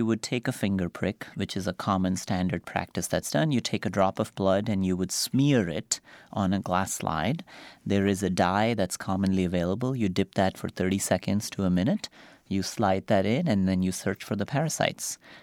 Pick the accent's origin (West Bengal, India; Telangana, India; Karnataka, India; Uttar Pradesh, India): Uttar Pradesh, India; Rampur; I grew up in India, so I understand the value of not having something. And I grew up in a small town called Rampur.